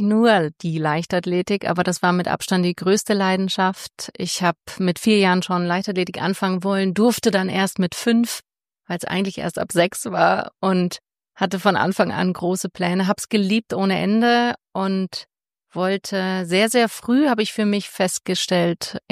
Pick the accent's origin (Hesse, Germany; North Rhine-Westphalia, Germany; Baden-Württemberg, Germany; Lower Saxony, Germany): Lower Saxony, Germany; Hanover; born there; now in Munich, Germany; Also gebürtig komme ich aus Hannover, war dann für den Sport erstmal 3 Jahre beim TSV Bayer 04 Leverkusen.